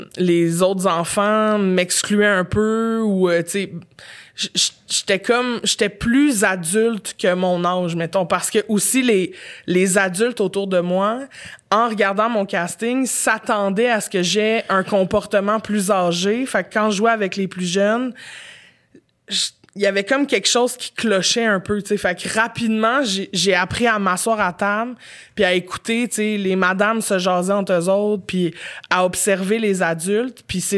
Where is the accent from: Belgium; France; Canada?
Canada; Montreal, Quebec; J'étais Montréal.